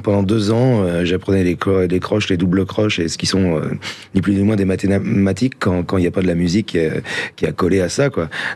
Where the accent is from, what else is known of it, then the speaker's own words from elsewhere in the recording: France; accent: French; ça m'a surtout appris à conserver mon accent français parce que ça plaisait beaucoup aux filles. Donc j'ai pas du tout l'accent américain. J'ai conservé un accent très